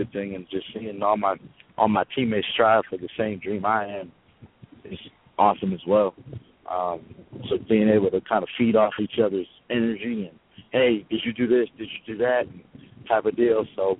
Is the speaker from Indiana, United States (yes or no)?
yes; Indianapolis, Indiana, United States; moved away; also born or lived in Connecticut; growing up in Naptown, Indiana, for the abbreviation, but it's Indianapolis, Indiana, and then moving to Connecticut where nobody really knew me